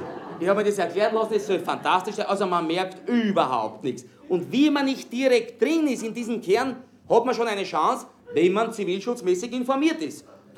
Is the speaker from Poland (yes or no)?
no; Austria; Und wir bemühen uns natürlich auch bei uns in Österreich verteidigungsmäßig.